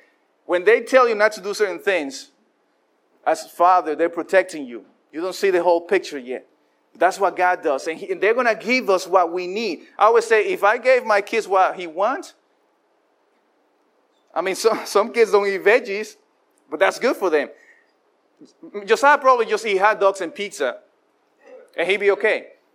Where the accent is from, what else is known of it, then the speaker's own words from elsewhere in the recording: Dominican Republic; now in Chicago, United States; when I came from the Dominican, I didn't have a coat, and I didn't know Chicago was going to be too cold.